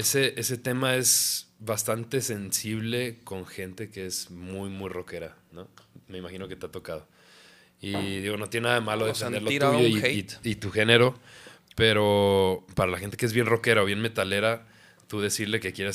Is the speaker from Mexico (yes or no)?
yes; Mexico; nos da orgullo ser mexicanos y decir que es en español